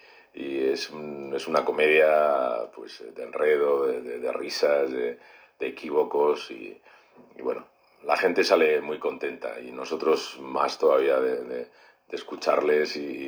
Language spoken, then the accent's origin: Spanish; Trujillo, Extremadura, Spain; es estrenarme como actor en mi tierra, en Trujillo, pues ha sido emocionante